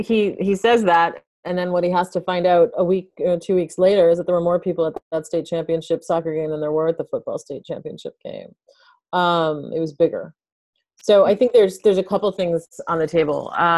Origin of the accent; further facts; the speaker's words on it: New England, United States; accent: New England; and I grew up in New England, so I speak fluent New England accent.